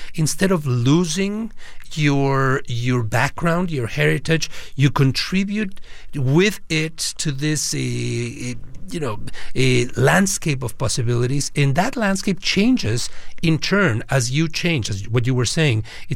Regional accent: Mexico; I grew up in Mexico in a small minority a part of a Jewish community of immigrants from Poland and Ukraine.

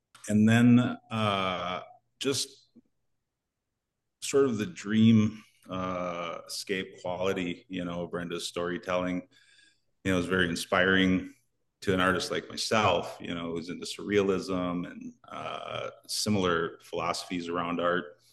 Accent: Minnesota, United States; because I grew up in the Twin Cities, but I would visit, you know, and hang out with family

